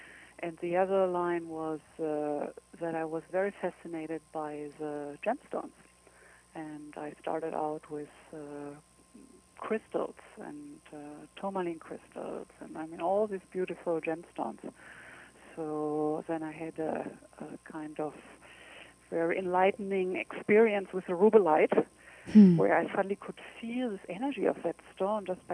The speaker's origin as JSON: {"language": "English", "country": "Germany", "second_language": "English", "lives_now": "United States", "said": "Well, as you can tell, I am not true American. Mm-hmm. I'm from Europe, actually from Germany."}